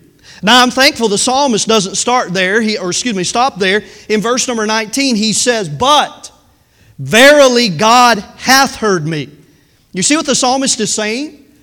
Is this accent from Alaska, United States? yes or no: no; Tennessee, United States; I'm from Tennessee, words are hard